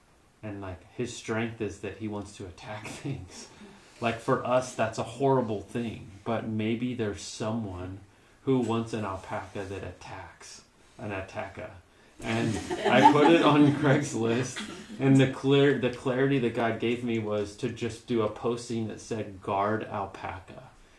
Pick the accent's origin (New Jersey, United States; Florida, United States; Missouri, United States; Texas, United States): Missouri, United States; St. Louis; And I'm like, I'm from St. Louis.